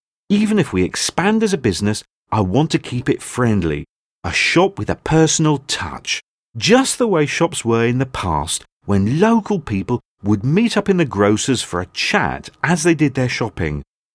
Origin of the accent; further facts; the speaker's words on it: South East England, United Kingdom; now in London, United Kingdom; Firstly, I'm not a Londoner. I grew up on my parents' farm in Kent, and every meal we ate was made using fresh produce from the fields.